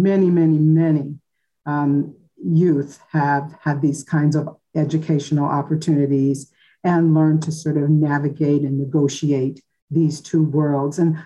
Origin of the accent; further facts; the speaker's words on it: Cleveland, Ohio, United States; plucked me from a public housing project where I grew up in Cleveland, Ohio in the early 70s.